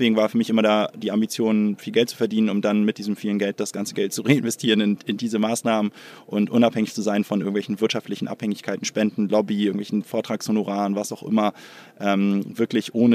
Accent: Hamburg, Germany; born or raised there

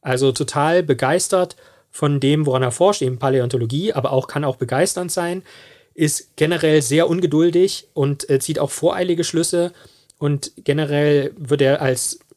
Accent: Erfurt, Thuringia, Germany; born there; oder auch meine Geburtsstadt Erfurt, zweitälteste deutsche Uni

